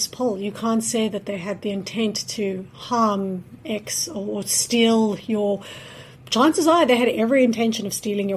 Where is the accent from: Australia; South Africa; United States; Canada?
South Africa; I'm from South Africa